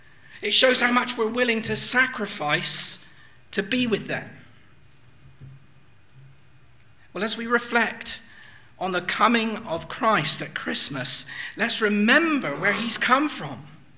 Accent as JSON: {"language": "English", "region": "South West England", "country": "United Kingdom", "accent": "West Country", "said": "my accent is from a part of the country called the West Country. It's right in the southwest of England."}